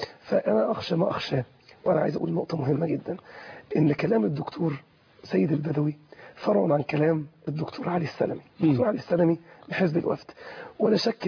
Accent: Mansoura, Dakahlia, Egypt; عندنا في المنصوره انا كلمت الاخوه برضو في المنصوره

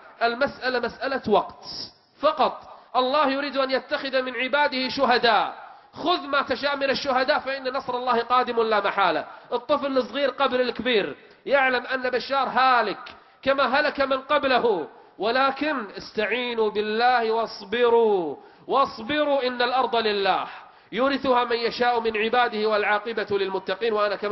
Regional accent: Kuwait; وبالفعل تم إيقاف بعض الخطباء عندنا بالكويت

